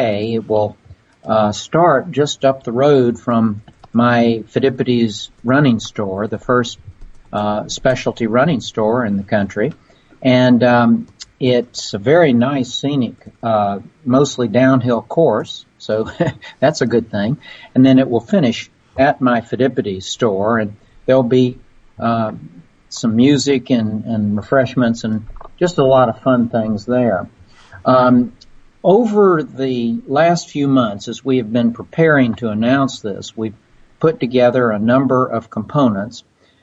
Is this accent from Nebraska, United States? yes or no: no; Atlanta, Georgia, United States; it be done in Atlanta, my hometown, to show some of my favorite places to run